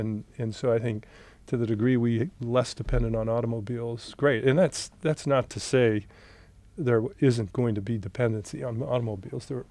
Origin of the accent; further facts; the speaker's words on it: Boston, Massachusetts, United States; also born or lived in Dallas; I lived in Dallas in the 90s, and Dallas was the ultimate automobile car. I grew up in Boston, and we didn't have many cars, but Dallas was automobiles.